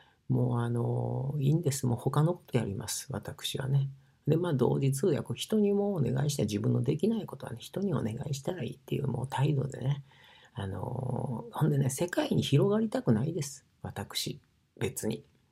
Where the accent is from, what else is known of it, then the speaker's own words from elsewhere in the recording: Osaka, Japan; accent: Osaka dialect; now in Tokyo, Japan; もう全然東京での暮らしのが長いのに大阪弁使ってるっていうことはね、これそういう言葉に関しては私も大阪弁でいいと思ってるんですよ、心のどっかでね。